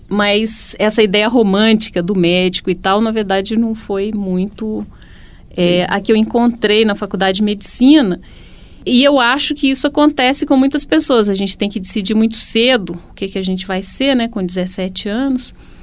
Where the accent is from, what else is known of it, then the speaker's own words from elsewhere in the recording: Dores do Indaiá, Minas Gerais, Brazil; Não, eu não sou da Bahia, sou de Minas, mas também nasci numa cidade não tão pequena, mas pequena, que chama Dores do Indaiá. E eu morei lá até os 14 anos.